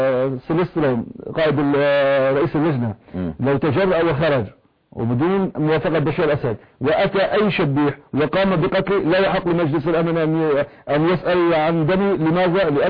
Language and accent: Arabic; Homs, Homs Governorate, Syria; أنا شخصيا أنا من حمص, أنا مستعد أوصلكم إلى داخل حمص.